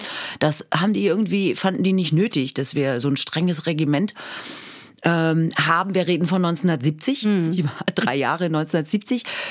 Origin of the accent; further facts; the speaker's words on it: Marburg, Hesse, Germany; now in Berlin, Germany; ich bin ja an einem Fluss geboren. In Marburg bin ich an der Lahn aufgewachsen.